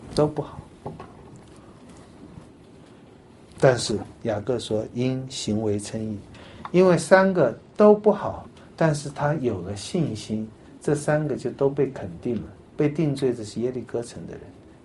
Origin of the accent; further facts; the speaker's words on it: China; 天下没有比这个更叫我们中国人觉得低贱的行为。